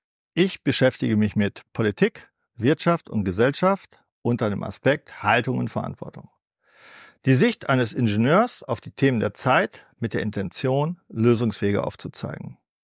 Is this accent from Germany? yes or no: yes; North Rhine-Westphalia, Germany; Dann kam mir als Ostwestfale der Standardruhepuls von 35 auch mal hochschnellen auf 37.